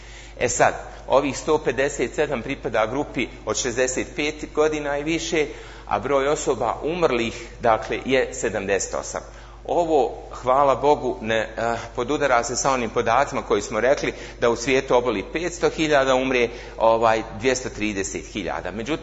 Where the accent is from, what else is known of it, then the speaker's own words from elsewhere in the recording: Bosnia & Herzegovina; kažete dolazim iz Bosne i Hercegovine